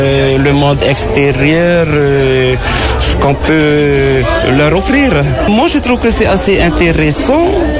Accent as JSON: {"language": "French", "town": "Maupiti", "country": "French Polynesia", "said": "découvrir le tourisme de Maupiti, puisqu'on est de Maupiti."}